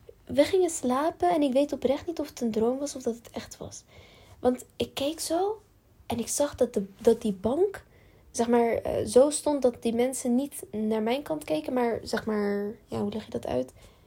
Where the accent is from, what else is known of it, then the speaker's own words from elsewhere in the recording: Lyon, Auvergne-Rhône-Alpes, France; Wij komen dus uit Lyon.